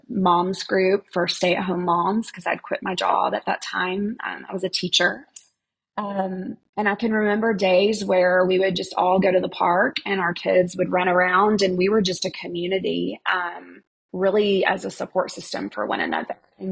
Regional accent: Houston, Texas, United States; born there; I was born in Houston, Texas, in the late 70s to really young parents.

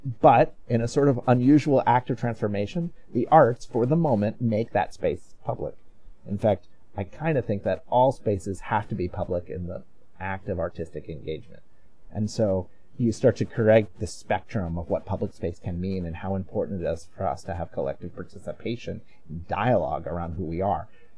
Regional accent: United States; So I am an American. I am queer. I am Jewish.

